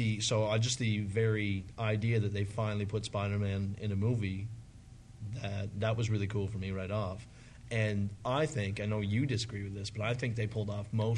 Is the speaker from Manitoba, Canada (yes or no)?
no; Mount Denson, Nova Scotia, Canada; because I'm from Mount Denson, and I'm a pimp.